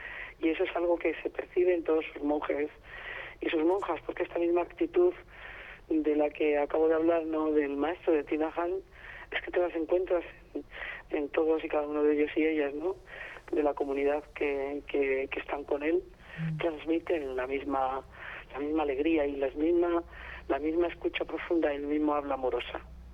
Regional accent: Madrid, Community of Madrid, Spain; a nuestro país, a Madrid, yo soy de Madrid además

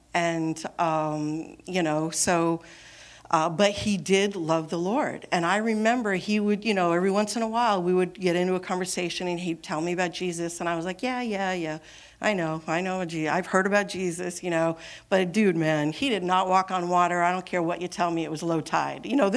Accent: Vermont, United States; I grew up in Vermont.

